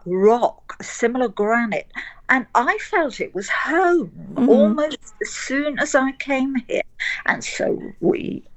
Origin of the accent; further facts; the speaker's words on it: South West England, United Kingdom; now in Spain; Now, I grew up in England, in the south, in Devon.